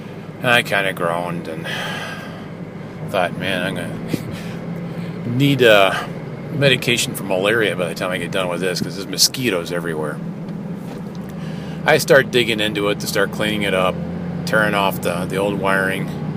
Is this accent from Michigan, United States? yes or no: yes; Copper Harbor, Michigan, United States; I said, no, I'm from Copper Harbor.